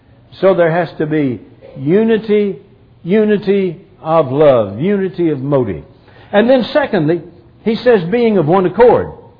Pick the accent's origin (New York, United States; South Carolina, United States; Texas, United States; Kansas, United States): Texas, United States; I grew up in West Texas, out of 17 miles this side of the New Mexico line.